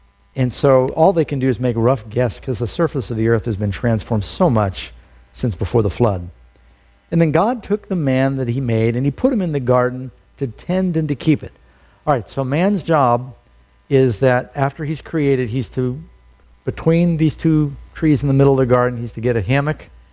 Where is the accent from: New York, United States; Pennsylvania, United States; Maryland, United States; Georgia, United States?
New York, United States; New York City; And I grew up in New York City. We had a big park in the middle called Central Park.